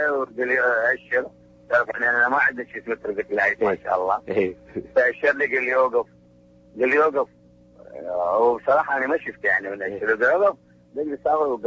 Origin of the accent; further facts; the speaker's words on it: Iraq; والله الوضع عندنا بالعراق يعني شلون تقدر تقول بصورة عامة جيد